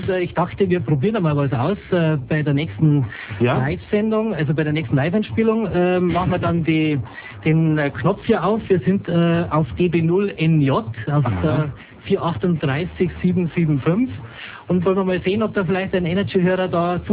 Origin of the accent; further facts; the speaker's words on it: Erding, Bavaria, Germany; Ja, ich komme aus Erding.